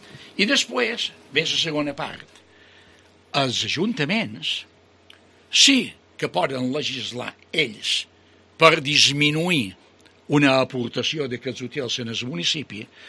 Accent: Balearic Islands, Spain; orgullo ser balear

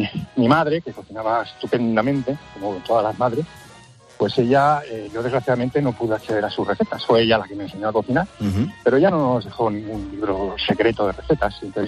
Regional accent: Valencia, Valencian Community, Spain; A ver, yo soy de Valencia

